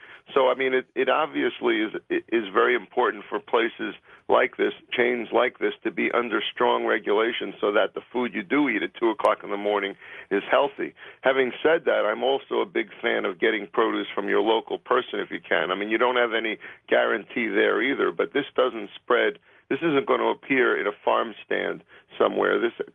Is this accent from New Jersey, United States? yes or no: no; East Meadow, New York, United States; I spoke to my Taco Bell this morning in my hometown, East Meadow, where one of the cases was found, and it was an absolute ghost town there.